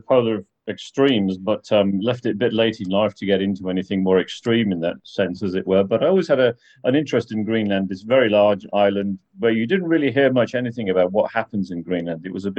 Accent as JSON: {"language": "English", "region": "Wales", "country": "United Kingdom", "tie": "born or raised there", "said": "I was born in Snowdonia. So I spent much of my youth in those hills."}